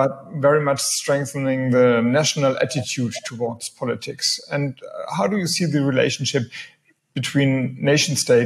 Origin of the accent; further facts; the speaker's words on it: Flensburg, Schleswig-Holstein, Germany; when I look to our neighbor country, Denmark, I'm from Flensburg, so I have a very, I see what's happening there.